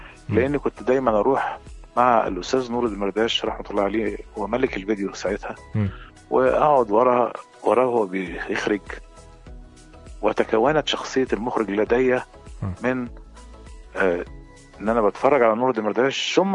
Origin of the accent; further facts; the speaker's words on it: Cairo, Cairo Governorate, Egypt; also born or lived in Faiyum; انا اتنقلت من الفيوم باعتبار ان والدي اتنقل هنا في مصر فقعدنا في مصر.